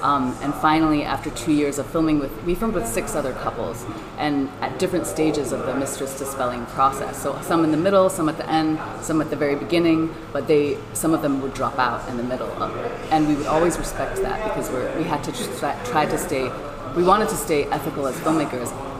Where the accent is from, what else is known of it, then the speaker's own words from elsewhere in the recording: Hong Kong; I'm originally from Hong Kong